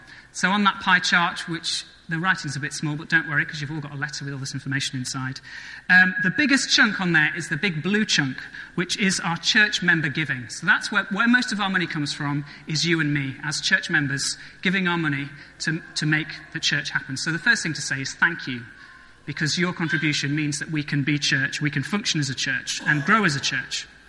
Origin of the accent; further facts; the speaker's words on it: England, United Kingdom; Even though we're English, we don't like to talk about money